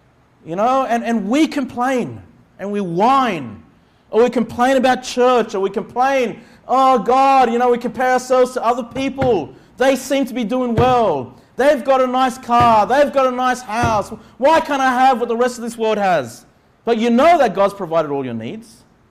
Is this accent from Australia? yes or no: yes; Australia; Just as an Australian, just from a carnal perspective, you got one of the best lives in this world.